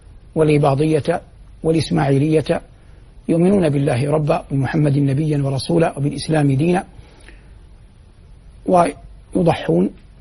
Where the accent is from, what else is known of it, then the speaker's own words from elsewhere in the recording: Saudi Arabia; جنوب بلادنا المملكة العربية السعودية